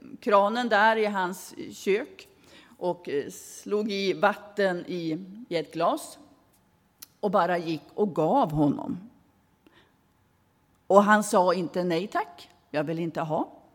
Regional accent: Västerbotten County, Sweden; Nu har jag varit hemma i Västerbotten förra veckan.

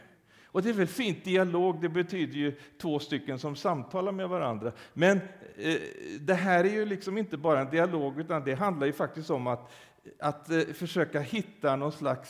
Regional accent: Sweden; alltså jag är ju svensk själv

